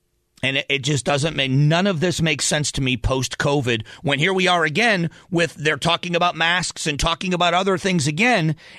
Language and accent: English; Florida, United States; I think Southwest Florida was a great place for a kid to grow up.